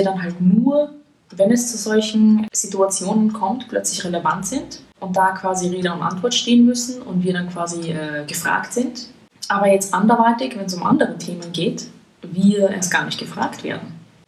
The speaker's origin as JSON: {"language": "German", "country": "Austria"}